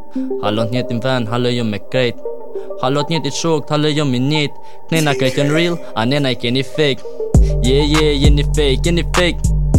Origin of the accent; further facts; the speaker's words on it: Albania; Je viens d'Albanie.